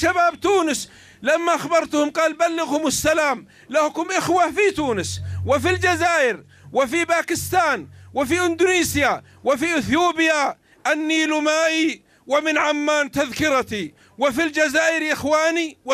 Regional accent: Saudi Arabia; أنا أتيت من السعودية لا بإسلام سعودي ولا لإسلام أردني ولا مصري ولا مغربي

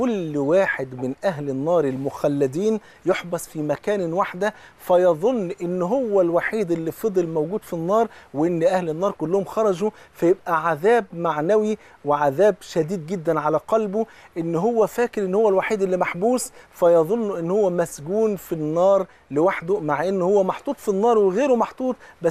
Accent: Egypt; زي بيقولوا في المثل كده عندنا في مصر بصلة المحب خروف

